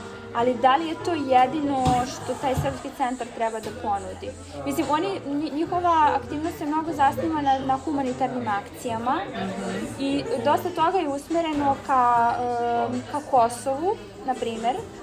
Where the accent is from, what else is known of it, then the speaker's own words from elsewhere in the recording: Barajevo, Belgrade, Serbia; smo oboje sa periferije grada. Ja sam iz Barajeva, oni sa Umke